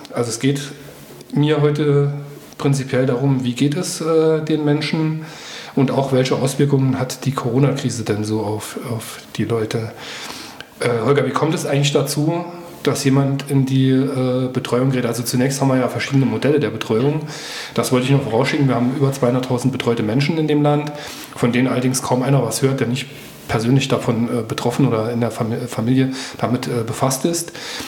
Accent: Homburg, Saarland, Germany

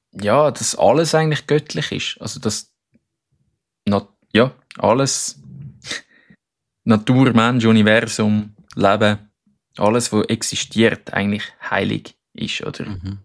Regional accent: Switzerland; Also gerade ich, wie ich aufgewachsen bin in der Schweiz und wie ich jetzt lebe

